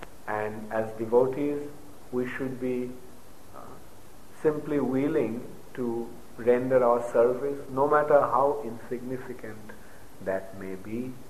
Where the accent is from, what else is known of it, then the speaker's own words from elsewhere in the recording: India; born there; English is a second language; Although I was born in India